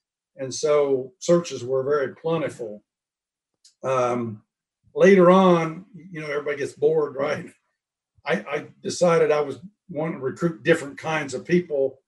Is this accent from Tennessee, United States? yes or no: no; Indiana, United States; And growing up in Indiana, I also recruited the guy that ran, you know, IRL racing.